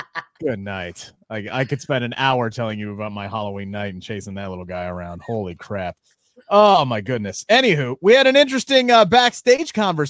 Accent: Australia; As an Aussie, it is so good to have Davis back and that fire theme.

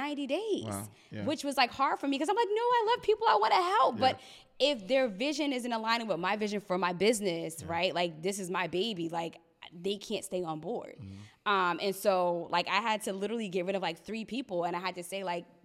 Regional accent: New Jersey, United States; And he's just, and we're from Jersey, so most people don't let people in.

